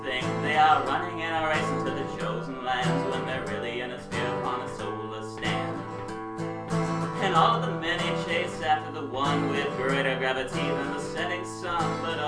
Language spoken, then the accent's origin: English; Minneapolis, Minnesota, United States; moved away as an adult; And I was originally from Minnesota and moved here about a month and a half ago.